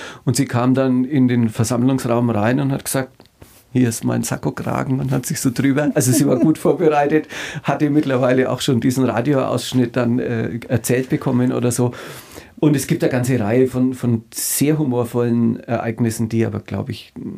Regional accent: Bavaria, Germany; accent: Franconian

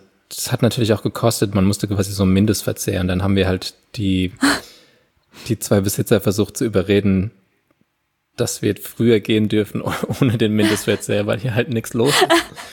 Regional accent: Landau, Rhineland-Palatinate, Germany; was es halt in Landau nie gab, wo ich aufgewachsen bin.

